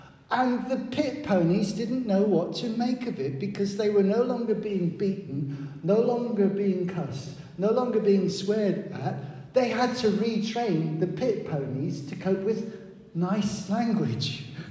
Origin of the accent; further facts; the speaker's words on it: Plymouth, South West England, United Kingdom; So, for example, I've told you I come from Plymouth.